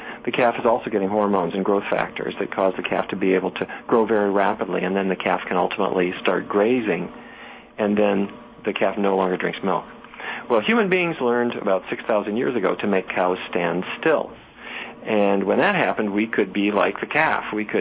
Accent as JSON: {"language": "English", "town": "Fargo", "region": "North Dakota", "country": "United States", "tie": "born or raised there", "said": "I grew up in Fargo, North Dakota. My grandpa was a cattle rancher."}